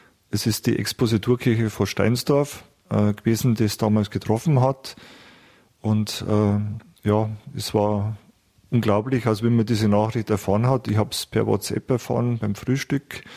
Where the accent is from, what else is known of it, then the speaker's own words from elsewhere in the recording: Pförring, Bavaria, Germany; born there; ich bin geboren in der Nähe von Altmannstein, ist nicht einmal so weit weg, in Pföhring. Bin dann aufs Gymnasium nach Regensburg gekommen